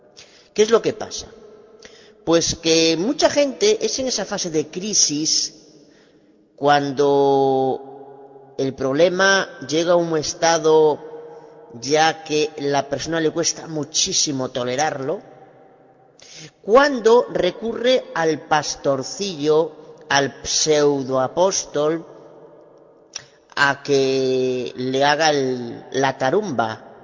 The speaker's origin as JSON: {"language": "Spanish", "region": "Galicia", "country": "Spain", "said": "Soy abogada de Galicia, España"}